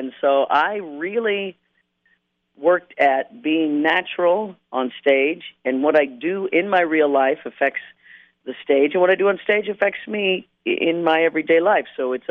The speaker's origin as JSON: {"language": "English", "region": "Kansas", "country": "United States", "tie": "born or raised there", "said": "You know, I was raised in the Midwest, and I just can't seem to get that out of me."}